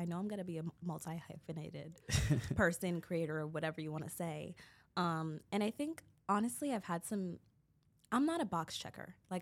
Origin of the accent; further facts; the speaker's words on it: Brooklyn, New York, United States; something that I love about growing up in New York is the fact that I was able to do so much exploring. Like, I was never at home. As soon as, like, I got to middle and high school, I really ventured out. I was always in the city because I'm from Brooklyn.